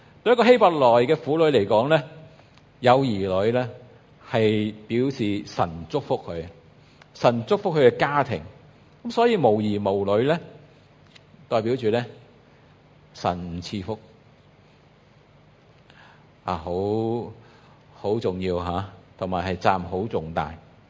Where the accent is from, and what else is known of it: Hong Kong